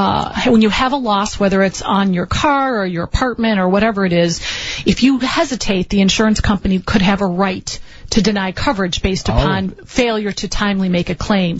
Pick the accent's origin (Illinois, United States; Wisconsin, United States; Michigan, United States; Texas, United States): Illinois, United States; Berwyn; Because back in the day, back when I grew up in Berwyn, you know, people kind of watched out for each other.